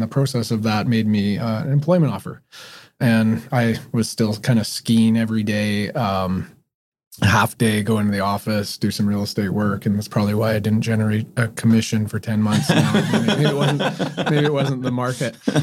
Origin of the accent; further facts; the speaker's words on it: Whistler, British Columbia, Canada; now in Vancouver, Canada; born and raised in Whistler. Family was in construction and real estate there all my life. Came down to Vancouver about 20 years ago.